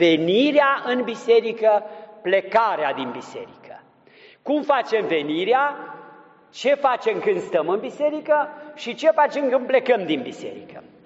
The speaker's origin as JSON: {"language": "Romanian", "region": "Transylvania", "country": "Romania", "tie": "born or raised there", "lives_now": "Vienna, Austria", "said": "Cum era și în satul meu natal, în Ardeal, și cum e în multe situații"}